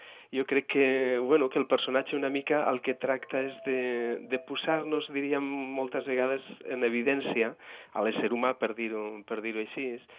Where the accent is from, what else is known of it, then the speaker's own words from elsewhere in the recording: Renedo, Cantabria, Spain; now in Barcelona, Spain; soc del nord d'Espanya, d'un petit poble de la província, ara regió autònoma de Cantàbria, es diu Renedo, el poble, un poble petit, i el que passa és que fa molts anys que visc aquí a Catalunya, a Barcelona